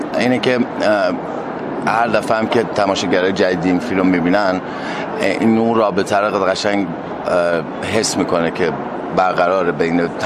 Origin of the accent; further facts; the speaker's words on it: Iran; من هم ایرانی هستم